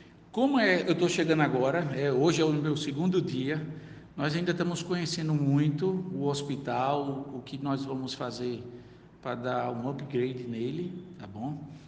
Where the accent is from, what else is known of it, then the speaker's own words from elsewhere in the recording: Campina Grande, Paraíba, Brazil; Eu sou de Campina Grande, gosto muito da minha Paraíba